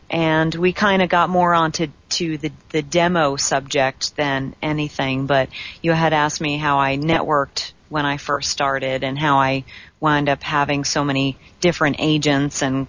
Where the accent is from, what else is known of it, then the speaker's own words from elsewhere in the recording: New Jersey, United States; I'm originally from New Jersey. And so sometimes my accent comes out just a little bit, and I say gluten. And that's how the T's are actually pronounced on the East Coast.